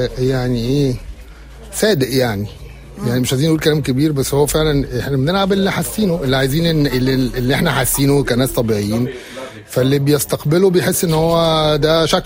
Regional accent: Alexandria, Alexandria Governorate, Egypt; بلدي اسكندرية. بلدي اسكندرية مفيش زي مصر طبعا.

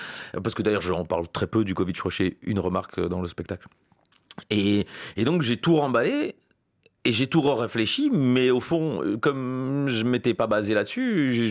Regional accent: Brussels, Brussels-Capital Region, Belgium; quand j'étais gamin, j'étais à Bruxelles

